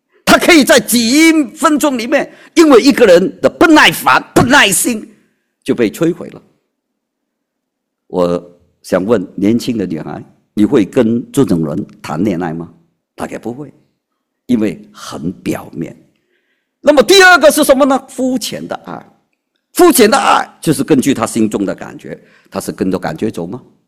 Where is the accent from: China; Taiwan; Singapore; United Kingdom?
China; 我们中国人早就知道用肠来形容。